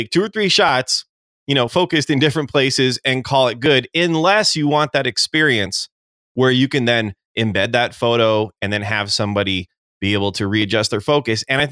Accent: Chicago, Illinois, United States; also born or lived in Arizona; I've lived in Pennsylvania. Originally from Chicago, Illinois. Was down in Arizona for 24 years. So my accent is all over the darn place.

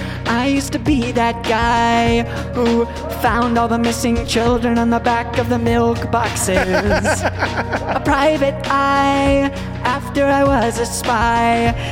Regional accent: West Palm Beach, Florida, United States; When I was a kid, I spent summers growing up in Florida, West Palm Beach, Florida.

